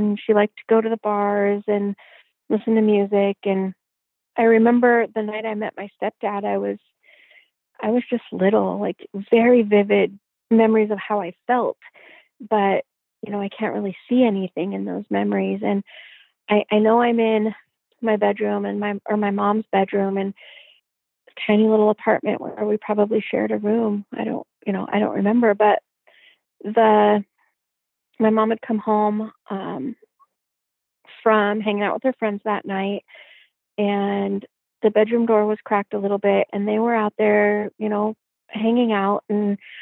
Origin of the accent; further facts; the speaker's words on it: Olympia, Washington, United States; born there; I was born in Olympia, Washington in 1973, June 1973. And Olympia is about 10, 15 miles outside of the Nisqually Reservation.